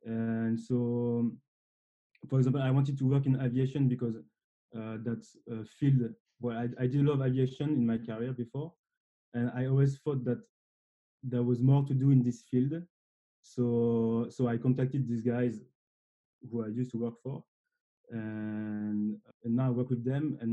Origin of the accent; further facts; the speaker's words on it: Lille, Hauts-de-France, France; Okay, so I'm from the very north of France, so a city called Lille.